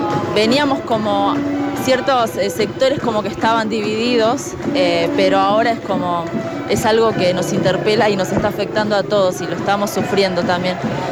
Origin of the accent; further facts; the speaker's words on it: Potosí, Bolivia; soy de Potosí, mi familia es de allá.